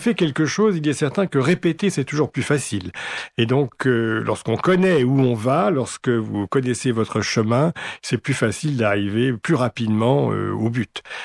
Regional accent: Belgium; Exactement. Je suis belge

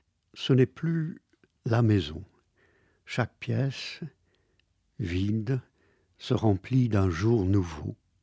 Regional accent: England, United Kingdom; French is a second language; now in France; je suis anglais d'origine, j'ai la nationalité française, mais j'ai du sang presque entièrement anglais dans les veines. J'ai été éduqué à Cambridge

